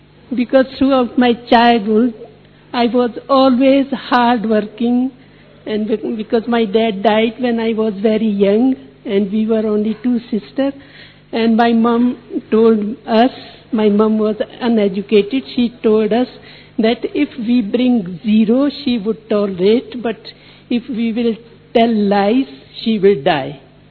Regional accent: Sydney, New South Wales, Australia; I am from Sydney.

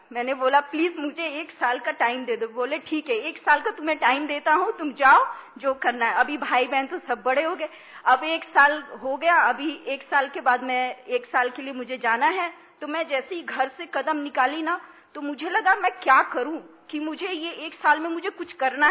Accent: Vapi, Gujarat, India; और मैं वापी गुजरात से हूँ

